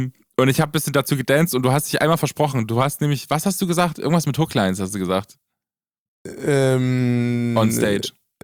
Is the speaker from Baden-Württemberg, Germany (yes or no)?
no; Erfurt, Thuringia, Germany; Alter, bei uns in Erfurt gibt es einen Taubenverein.